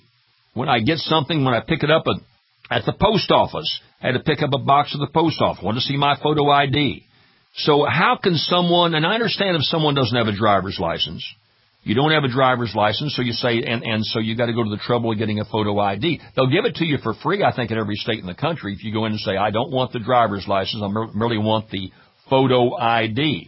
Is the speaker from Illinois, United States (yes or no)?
no; Louisiana, United States; as they do in my home state of Louisiana